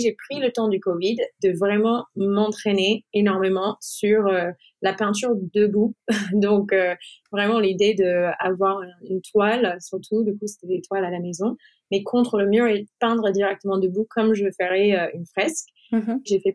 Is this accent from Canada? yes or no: no; United States; now in France; Ça fait 11 ans et demi que je suis en France, donc je suis franco-américaine. Enfin, je suis américaine, j'ai été naturalisée française il y a 4 ans.